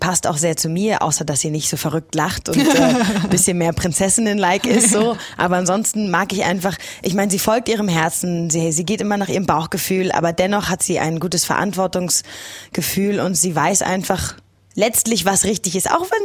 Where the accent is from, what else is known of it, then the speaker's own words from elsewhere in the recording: Berlin, Germany; Als Berlinerin sehe ich nur Hochhäuser und dann bin ich immer froh, wenn ich Berge sehe.